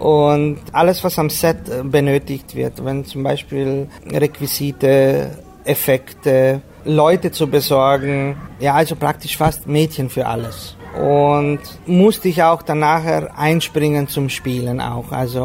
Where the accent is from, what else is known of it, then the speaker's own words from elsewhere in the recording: Aradu Nou, Arad County, Romania; moved away as an adult; also born or lived in Timișoara / Munich; Ich bin ein Neuerader. Bin geboren in Temeswar, in Neuerader auf Lyzeum gegangen und 1980 nach Deutschland, München.